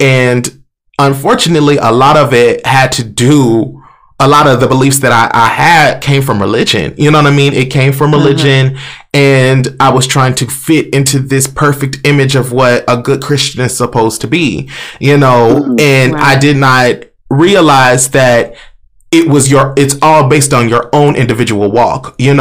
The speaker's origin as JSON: {"language": "English", "town": "Tulsa", "region": "Oklahoma", "country": "United States", "said": "I'm from North Tulsa, so I don't know about X, Y, and Z."}